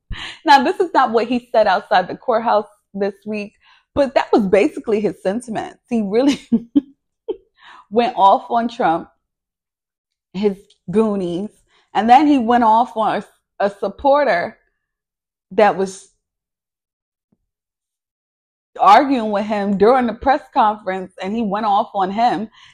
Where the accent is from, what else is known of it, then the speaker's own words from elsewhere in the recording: New York, United States; I'm from the Bronx. Like, what? I'm from the South Bronx of that.